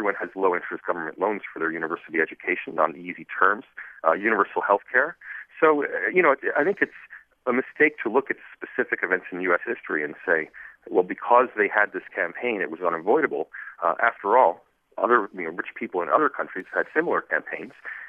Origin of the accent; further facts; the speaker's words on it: United States; now in Australia; But I'm an American, but I live in Australia, and so it's taught me to take a comparative perspective to things.